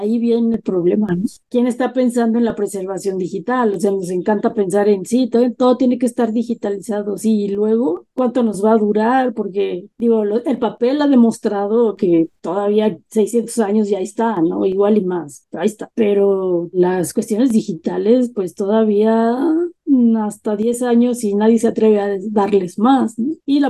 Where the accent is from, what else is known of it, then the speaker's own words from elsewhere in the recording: Mexico; como mexicanos, los códices es un magnífico ejemplo porque nos representa